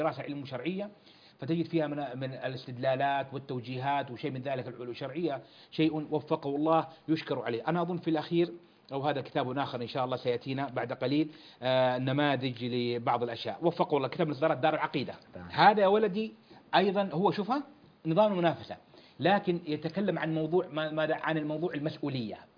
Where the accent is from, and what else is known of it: Saudi Arabia